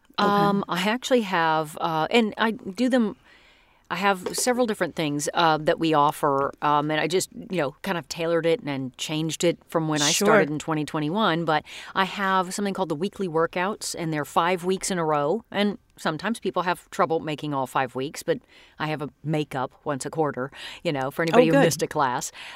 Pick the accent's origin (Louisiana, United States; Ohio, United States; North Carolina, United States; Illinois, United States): North Carolina, United States; also born or lived in Texas / Tennessee; I'm from all over the South. my mother is from East Tennessee. And I was born in North Carolina and grew up a lot in North Carolina and Texas and then back to Tennessee.